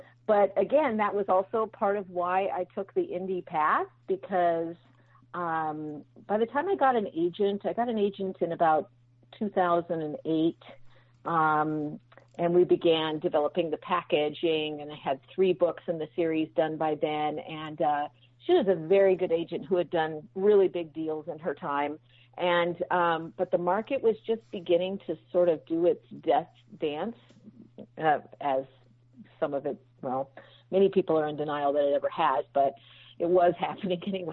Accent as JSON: {"language": "English", "region": "Hawaii", "country": "United States", "said": "Well, I'm from Hawaii, and basically, you know, that old saying, they say, write the book you want to read."}